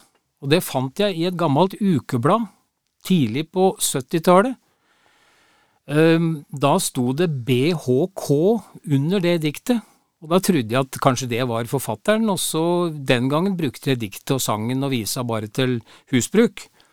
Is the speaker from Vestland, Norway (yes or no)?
no; Kongsberg, Buskerud, Norway; blant annet fra Kongsberg hjembyen min og noen andre.